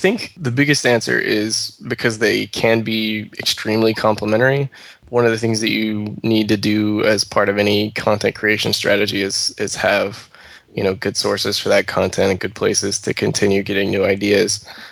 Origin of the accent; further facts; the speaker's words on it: Texas, United States; I grew up in Southeast Texas, hunting and fishing.